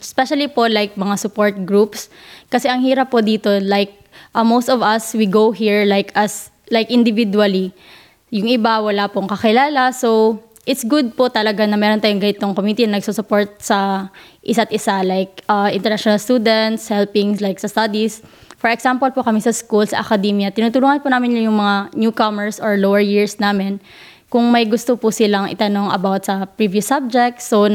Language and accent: Tagalog; Davao, Davao Region, Philippines; I'm actually from Davao, so we have our small community here, like mga Bisaya po. We call this like our Bisdak community.